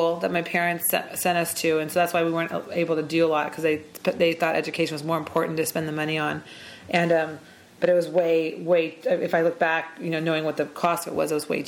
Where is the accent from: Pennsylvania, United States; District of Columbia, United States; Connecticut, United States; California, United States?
California, United States; Thousand Oaks; I was born in Thousand Oaks, California, at Los Robles Hospital in December of 1970. And I grew up in Thousand Oaks.